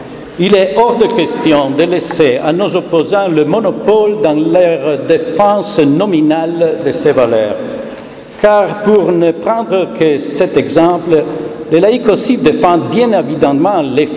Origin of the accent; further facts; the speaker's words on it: Italy; en tant qu'Italien